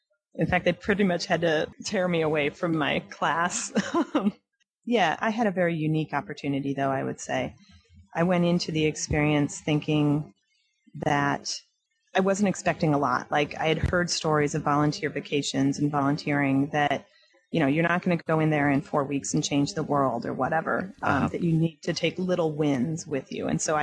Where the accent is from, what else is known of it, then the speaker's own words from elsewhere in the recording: United States; And since I'm from America, I found it very fascinating.